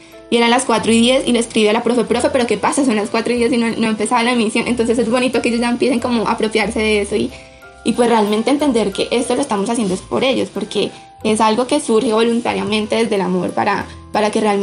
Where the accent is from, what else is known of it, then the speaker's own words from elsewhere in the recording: Santa Marta, Magdalena, Colombia; en las que llegué yo, de la región de Santa Marta